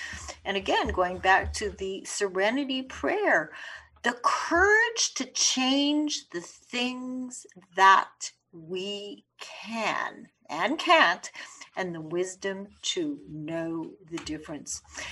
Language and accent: English; Canada; when I lived in Montreal, and of course you all know that I am Canadian and I have dual citizenship, of course.